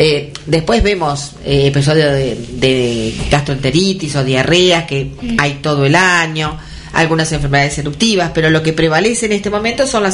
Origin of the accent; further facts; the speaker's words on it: Roque Pérez, Buenos Aires Province, Argentina; also born or lived in La Plata; yo me fui a estudiar a La Plata. Y después estuve 10 años en La Plata, porque hice la carrera más la especialización. Y después me volví a mi pueblo, Roque Pérez.